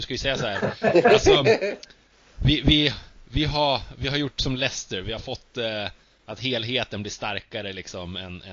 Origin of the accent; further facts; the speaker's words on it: Umeå, Västerbotten County, Sweden; När jag växte upp i Umeå så var det en skiljelinje